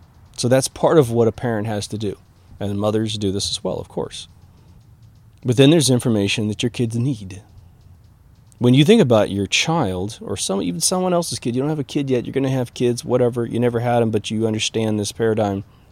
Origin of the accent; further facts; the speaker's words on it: Midwest, United States; I am from the Midwest, old school, where virtually everyone's an alpha male.